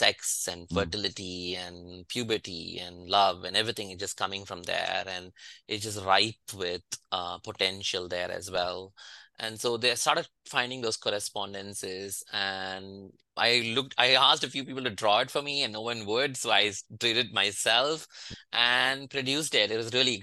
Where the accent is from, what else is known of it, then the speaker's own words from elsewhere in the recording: India; So I grew up in India, but we didn't do any tarot.